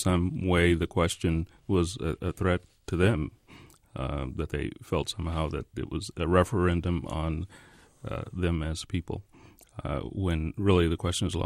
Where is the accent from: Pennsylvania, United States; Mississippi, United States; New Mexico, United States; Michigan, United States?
New Mexico, United States; But, you know, I grew up in New Mexico, so I'm accustomed to being in a very small minority